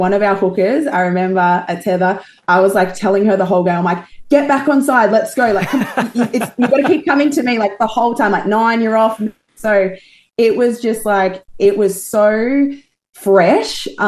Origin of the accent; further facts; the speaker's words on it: Gold Coast, Queensland, Australia; and I grew up on the Gold Coast, which is like very much surfy. It's very much your typical, you know, Aussie stereotype.